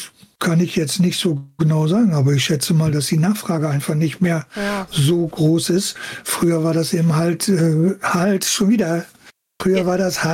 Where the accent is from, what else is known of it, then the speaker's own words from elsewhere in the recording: Kiel, Schleswig-Holstein, Germany; born there; Und ich bin in Kiel geboren